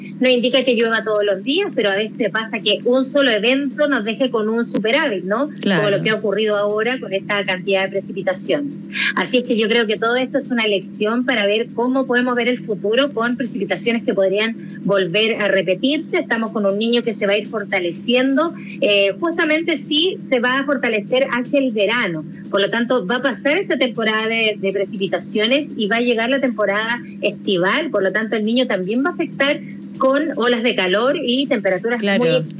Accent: Valparaíso, Chile; Bueno, yo soy de Valparaíso también.

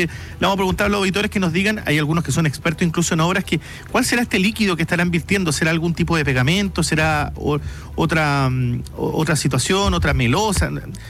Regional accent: Chile; porque no vaya a ser que como buen chileno

